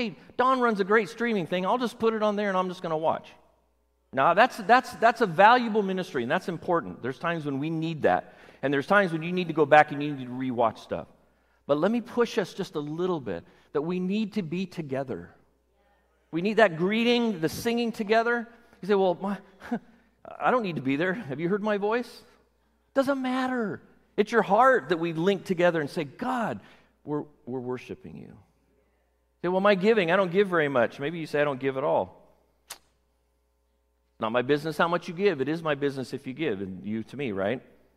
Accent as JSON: {"language": "English", "region": "California", "country": "United States", "said": "And I'm a Californian, I get it."}